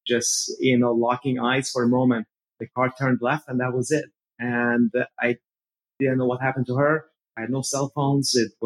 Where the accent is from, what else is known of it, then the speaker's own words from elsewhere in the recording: Iran; I really talk about three things. One is growing up in Iran, what was that like?